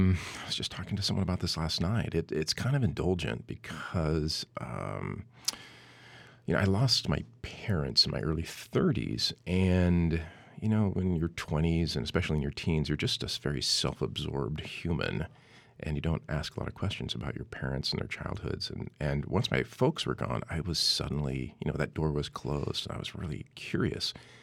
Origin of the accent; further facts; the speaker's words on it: Seattle, Washington, United States; And that's because I grew up in Seattle. I have an institutional memory there.